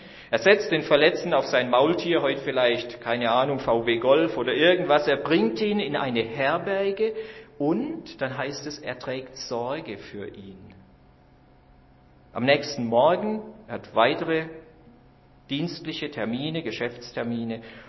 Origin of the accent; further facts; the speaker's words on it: Gechingen, Baden-Württemberg, Germany; Wir Christen in Deutenbach und Stein und Nürnberg und Gechingen, wo ich herkomme, wir machen den Unterschied.